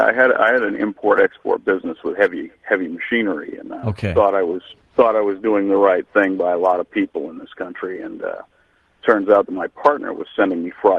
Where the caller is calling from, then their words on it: Orlando, Florida, United States; Orlando, Florida.